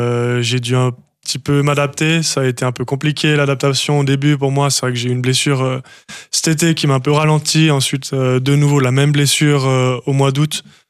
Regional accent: Vaud, Switzerland; Bah, je suis vaudois, en fait, de base.

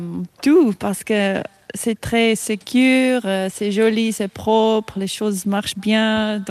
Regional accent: South Africa; French is a second language; now in Switzerland; South Africa.

